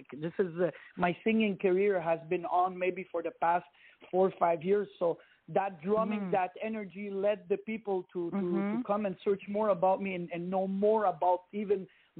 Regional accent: Canada; you know, I'm Canadian, but my parents are originally from Lebanon.

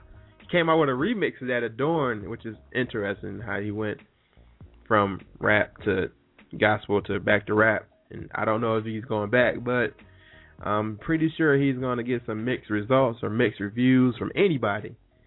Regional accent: Detroit, Michigan, United States; because I'm from the West Side, no offense to the East Side, because I'm from the West Side, I actually relate to this mixtape

